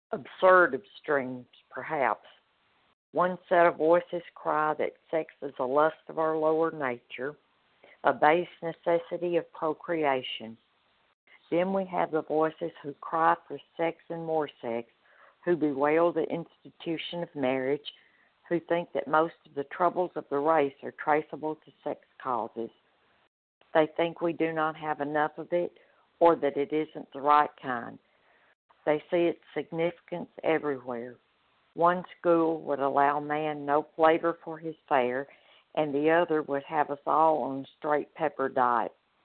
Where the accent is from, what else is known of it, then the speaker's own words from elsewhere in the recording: Malden, South Carolina, United States; I'm from Malden, South Carolina.